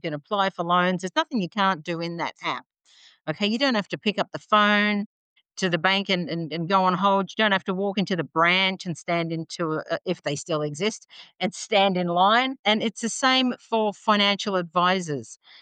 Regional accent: Australia; So that when they find out I'm Australian, they're very, very happy about that.

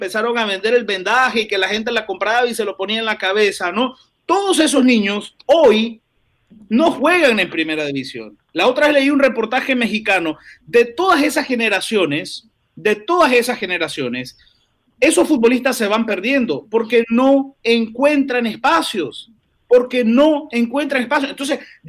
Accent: Nicaragua; como soy nicaragüense no debería hablar de fútbol.

